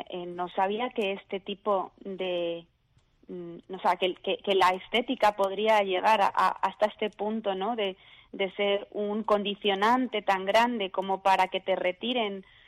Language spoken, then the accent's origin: Spanish; Spain; Yo soy española, mestiza, como somos aquí en España, pues mestizos